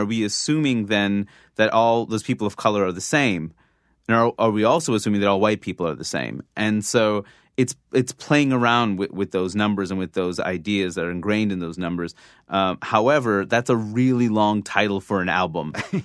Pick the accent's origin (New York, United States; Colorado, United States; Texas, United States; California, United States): New York, United States; Queens; But other than that, like, it was wonderful growing up in Queens.